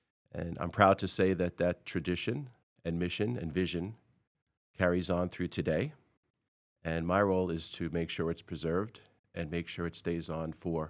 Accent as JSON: {"language": "English", "town": "Brooklyn", "region": "New York", "country": "United States", "tie": "born or raised there", "said": "I'm a kid from Brooklyn. I was born in East New York, and I grew up on those streets, Brooklyn, Queens, and Manhattan."}